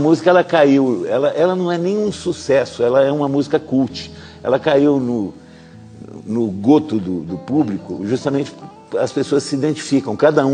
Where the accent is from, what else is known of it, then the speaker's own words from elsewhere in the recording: Belo Horizonte, Minas Gerais, Brazil; Mas é uma rua lá de Belo Horizonte, da minha terra. Onde quando a gente era adolescente, moravam muitas meninas da nossa idade, entendeu?